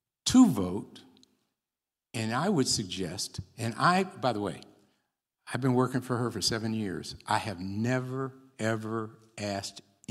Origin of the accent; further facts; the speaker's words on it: Cleveland, Ohio, United States; I grew up privileged. What's that mean? I grew up in Glenville in Cleveland. Anybody know Glenville?